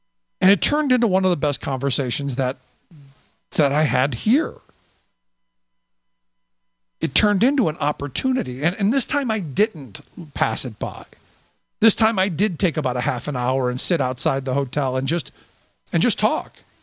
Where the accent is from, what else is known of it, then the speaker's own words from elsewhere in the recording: Cleveland, Ohio, United States; you know, my hometown of Cleveland, they're doing something I think is pretty remarkable.